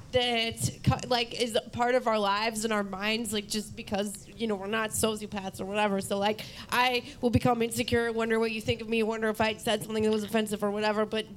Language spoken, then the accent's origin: English; San Francisco, California, United States; Also, you know, I'm from San Francisco